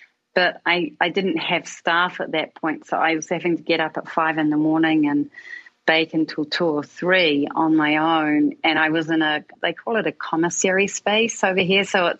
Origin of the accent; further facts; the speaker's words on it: Wellington, New Zealand; But yeah, Wellington. I grew up in Wellington and loved my childhood. It was a great time. I studied at Victoria. So yeah, Wellington's my home.